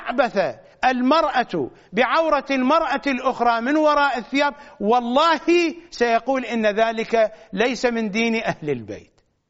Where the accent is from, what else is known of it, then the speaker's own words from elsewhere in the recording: Iraq; كالذين عندنا في النجف وكربلاء